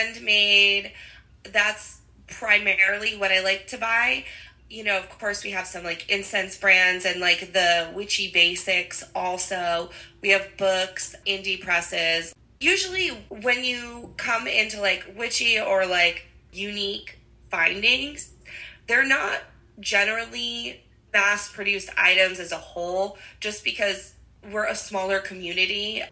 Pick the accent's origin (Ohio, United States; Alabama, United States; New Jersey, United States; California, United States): New Jersey, United States; I'm from New Jersey. I lived down at the Jersey Shore. That's where I grew up.